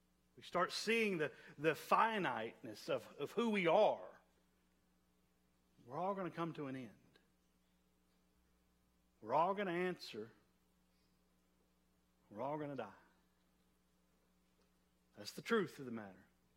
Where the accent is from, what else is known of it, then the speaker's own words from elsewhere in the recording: the South, United States; I grew up in the South. Never been to a funeral where somebody went to hell.